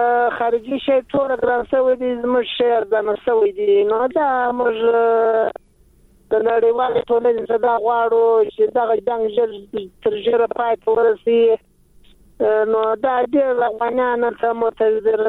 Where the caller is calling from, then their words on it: Uruzgan, Afghanistan; روزګان ولایت